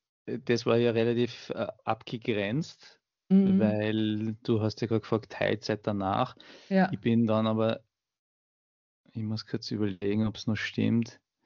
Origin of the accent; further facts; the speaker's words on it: Steyr, Upper Austria, Austria; now in Vienna, Austria; Ich bin aus Oberösterreich, Steyr, und war in Wien studieren und arbeiten.